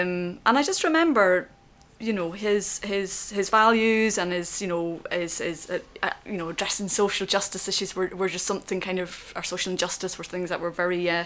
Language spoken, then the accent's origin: English; Mullingar, Leinster, Ireland; born or raised there; also born or lived in Dublin